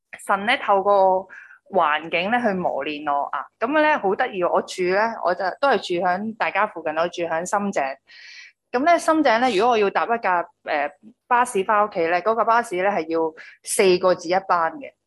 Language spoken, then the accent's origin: Cantonese; Chaozhou, Guangdong, China; 因为咧我系潮州人嚟嘅，潮州人唔知点解讲嘢好大声